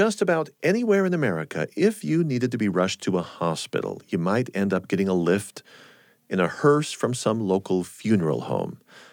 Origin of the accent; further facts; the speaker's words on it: San Diego, California, United States; Well, I myself was just a four-year-old Navy brat growing up in San Diego, California.